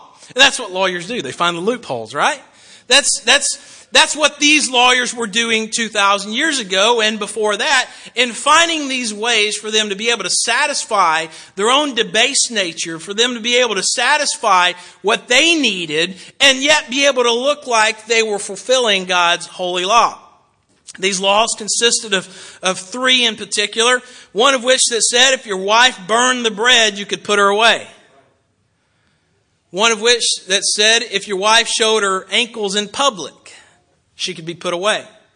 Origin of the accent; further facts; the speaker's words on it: Alabama, United States; I'm from Alabama. A lot of y'all are from the South.